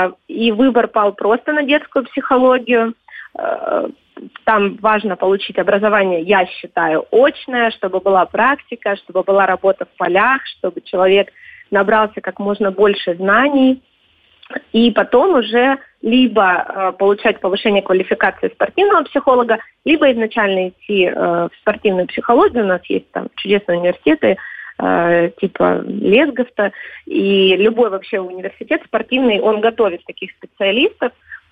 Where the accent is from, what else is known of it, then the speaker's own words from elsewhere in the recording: Armavir, Krasnodar Krai, Russia; born there; я родилась в Армавире, и все-таки больше в таком этносе, более кавказском, да, чем кубанском